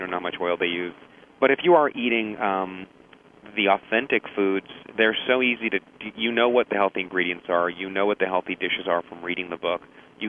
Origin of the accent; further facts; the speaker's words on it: Toronto, Ontario, Canada; I grew up in Toronto, Canada, spent one too many years in university